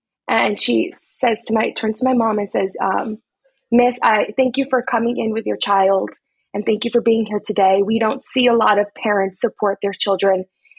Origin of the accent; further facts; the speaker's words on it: New Jersey, United States; also born or lived in Washington Heights, New York; I grew up somewhat in Washington Heights, mainly in New Jersey, and I went to Montclair State I went to public school my whole life.